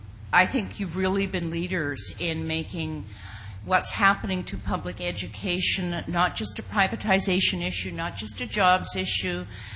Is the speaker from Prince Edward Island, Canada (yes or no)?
no; Ontario, Canada; even though I come from Ontario, you guys do have your work cut out for you here.